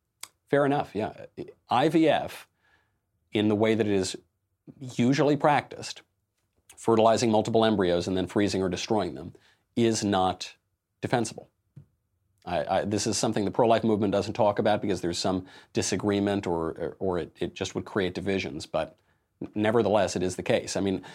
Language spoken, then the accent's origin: English; New York City, New York, United States; So I just as a New Yorker, as a descendant of Italian heritage, I just want to say, please don't blame him on us.